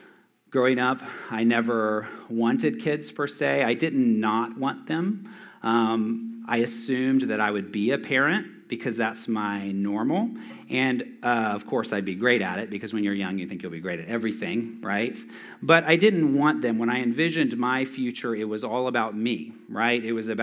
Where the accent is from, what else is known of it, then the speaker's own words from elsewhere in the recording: the South, United States; I'm from the South.